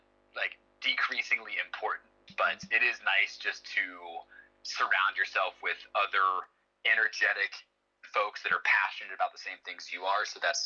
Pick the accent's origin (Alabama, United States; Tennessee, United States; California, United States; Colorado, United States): Colorado, United States; Denver; I spent some time in London and have now moved back to my hometown of Denver.